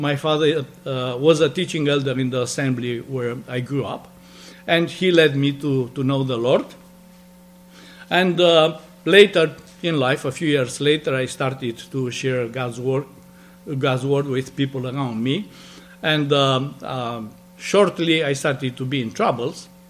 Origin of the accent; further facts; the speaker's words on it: Romania; born there; English is a second language; And both of us, you were born in Romania. You'll never guess from my accent.